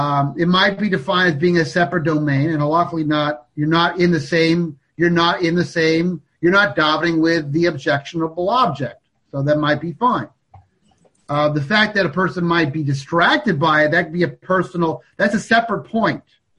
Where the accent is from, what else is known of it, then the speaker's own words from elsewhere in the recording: Seattle, Washington, United States; In my synagogue growing up in Seattle